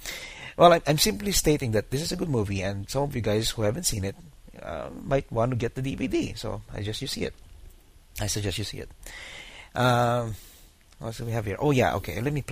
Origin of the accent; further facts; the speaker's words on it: Manila, Metro Manila, Philippines; now in United States; growing up in Manila, you're pretty much expected to marry.